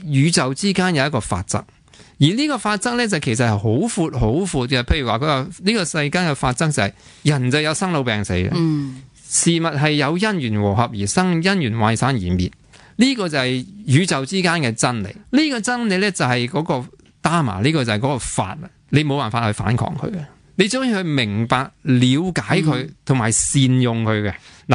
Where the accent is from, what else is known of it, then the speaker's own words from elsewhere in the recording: Hong Kong; 印度学生嚟到我哋喺香港大学读书都好啦，佢哋都真系。比我哋香港人乖好多嘅